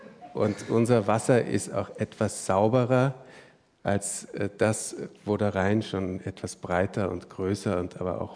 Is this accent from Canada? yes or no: no; Austria; Ja, ich bin auch in Österreich aufgewachsen und stiften gehen heißt in Österreich Türmen flüchten.